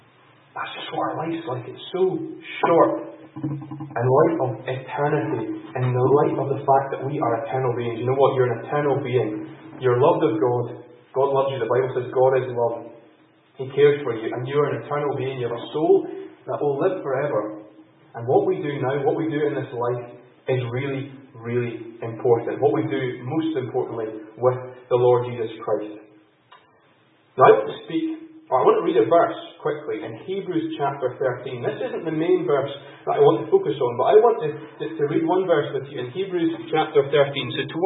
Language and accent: English; Scotland, United Kingdom; I'm also from Fife, so I live in a little village called Kelty. It's about half an hour from here and I am a Christian too. And I meet in a church very similar to this in a little village called Glencrae.